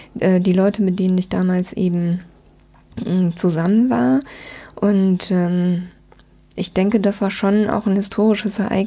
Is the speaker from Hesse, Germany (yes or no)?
no; Heidelberg, Baden-Württemberg, Germany; also born or lived in Hamburg / Bremen; ich bin 2006, nachdem ich lange in Hamburg bzw. in Bremen eigentlich länger gelebt habe, zurück in meine Heimatregion nach Heidelberg gezogen